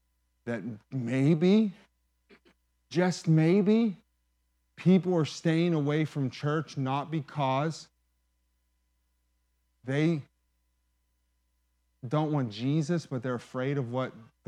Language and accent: English; McKeesport, Pennsylvania, United States; I'm from McKeesport.